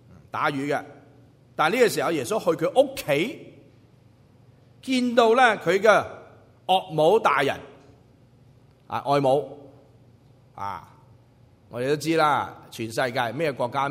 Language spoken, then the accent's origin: Chinese; China; 我们中国人的中医几千年了